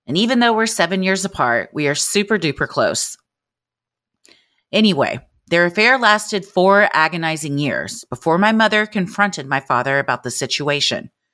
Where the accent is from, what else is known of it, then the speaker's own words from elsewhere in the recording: Utah, United States; Since I'm from Utah, you can bet we have funeral potatoes and green jello with whipped cream on top at every big family dinner.